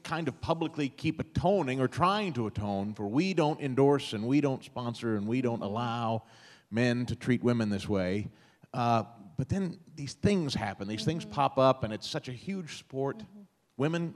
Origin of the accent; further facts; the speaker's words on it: Missouri, United States; from my home state of Missouri